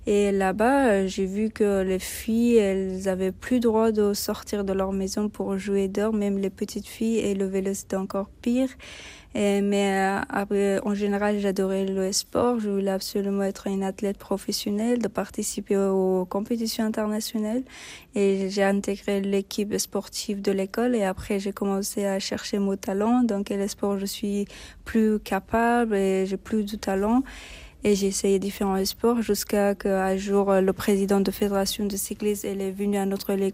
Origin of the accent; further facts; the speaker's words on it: Betkol, Parwan, Afghanistan; born there; French is a second language; Et je suis née en Parwan. Et le district, c'est Sheikh Ali. Et le village, c'était Betkol.